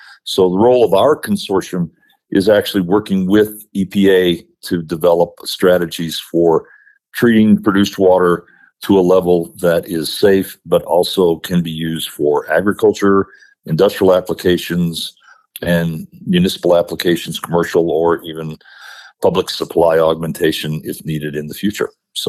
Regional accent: Hobbs, New Mexico, United States; So I grew up in Hobbs, and so I know kind of the West Texas, Eastern New Mexico, and the oil issues very, very well.

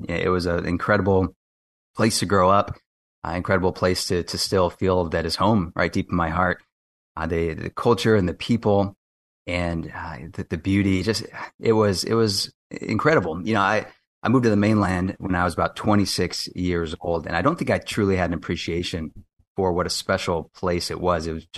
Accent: Kailua, Hawaii, United States; also born or lived in West Coast; so I grew up on the windward side of Oahu in Kailua. So various places all over Kailua itself, but Olomana, Aikahi.

